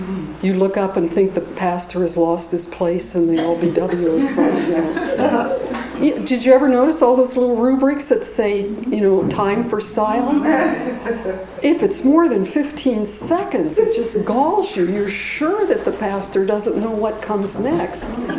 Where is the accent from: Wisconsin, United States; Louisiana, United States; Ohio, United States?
Ohio, United States; Grove City; when I was growing up in Grove City, Ohio